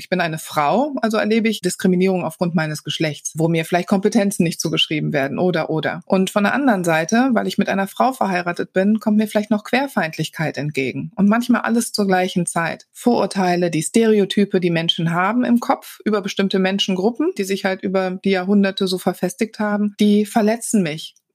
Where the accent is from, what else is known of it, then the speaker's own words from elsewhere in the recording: Wuppertal, North Rhine-Westphalia, Germany; born there; ich bin in Wuppertal geboren